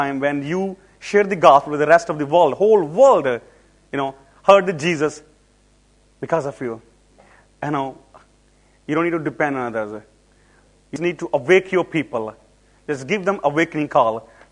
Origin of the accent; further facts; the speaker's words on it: Pakistan; born there; It doesn't matter if I was born in Pakistan.